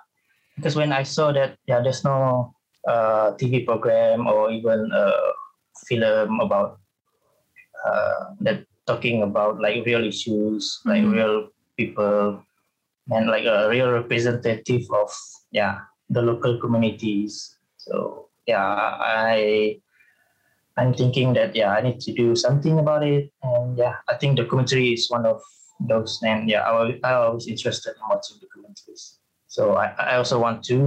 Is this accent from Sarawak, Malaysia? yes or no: yes; Dalat, Sarawak, Malaysia; So I grew up in Dalat Town, Sarawak, which is center of Sarawak. So yeah, in the middle of Sarawak.